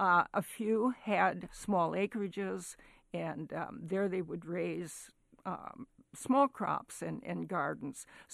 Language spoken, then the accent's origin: English; South Dakota, United States; Growing up in South Dakota, where the land was so flat